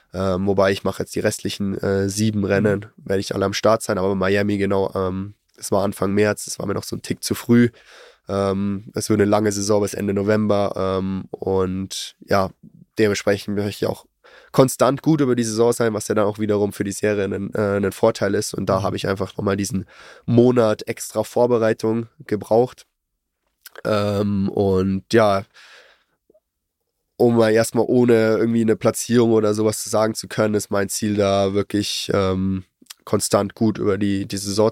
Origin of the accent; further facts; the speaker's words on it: Germany; Also ich meine, gerade so als Deutscher, das ist so, ja, das Langdistanzrennen